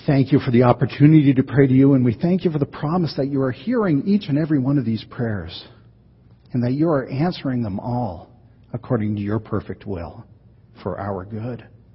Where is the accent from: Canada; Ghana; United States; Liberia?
Canada; born there; As a Canadian by birth, I appreciate all the plaid.